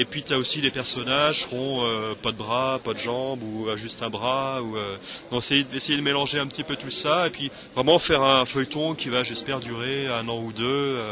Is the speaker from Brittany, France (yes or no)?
no; Nantes, Pays de la Loire, France; Bah moi je suis nantais